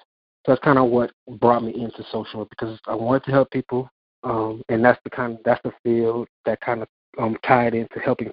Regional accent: Miami, Florida, United States; I'm from Miami. I kind of grew up around rough neighborhoods and with the rough guys.

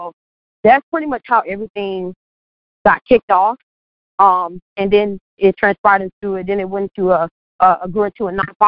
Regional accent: St. Petersburg, Florida, United States; born and raised in St. Petersburg, Florida. I'm a native.

